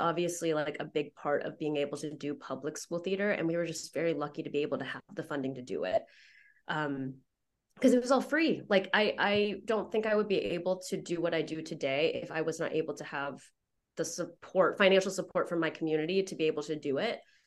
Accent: Houston, Texas, United States; So I went to the University of Oklahoma. I grew up in Houston, so Oklahoma's a quick 8-hour drive away.

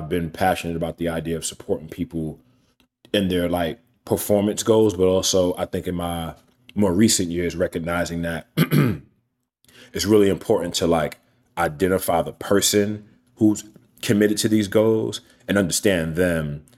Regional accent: Coney Island, New York, United States; Mind you, as a kid, you know, growing up in Coney Island, I probably never saw north of Harlem.

